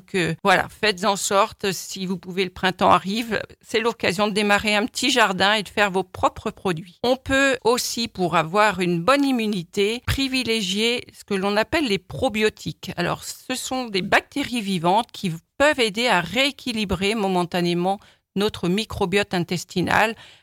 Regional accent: Normandy, France; Alors moi, je suis normande

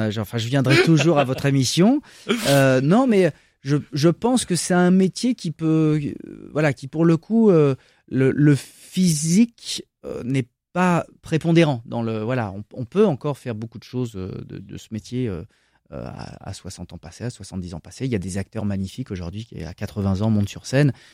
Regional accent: Paris, Île-de-France, France; « oui, je suis parisien, fils de parisien »

